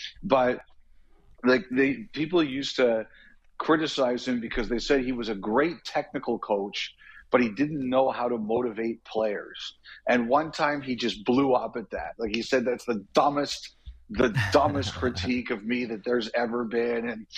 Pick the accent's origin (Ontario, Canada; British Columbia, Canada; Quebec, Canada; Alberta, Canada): Ontario, Canada; Toronto; since I grew up in Toronto, you know, that was the hockey I could watch.